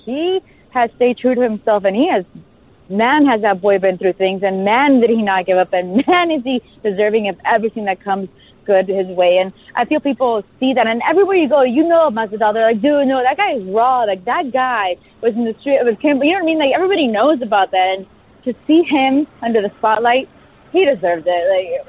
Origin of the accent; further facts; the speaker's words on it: Westchester, Florida, United States; Westchester's just raw, and I'm proud of it because it's just, I don't know, I love it. It's my hometown